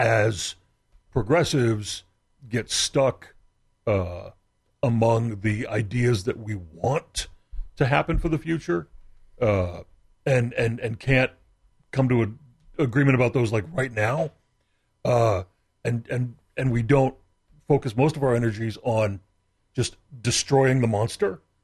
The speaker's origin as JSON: {"language": "English", "region": "Texas", "country": "United States", "lives_now": "Los Angeles, United States", "said": "In 1999, we moved here, and I did not like it because I was from Texas, and I was very... not ready for the speed and brightness and noise of Los Angeles."}